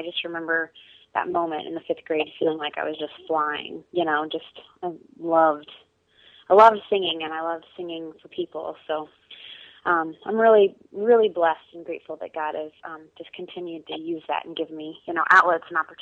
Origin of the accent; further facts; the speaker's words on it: Carmel, Indiana, United States; And I grew up in Carmel, Indiana, and kind of had a very normal childhood. Went to Catholic grade school, and I did go to Catholic high school as well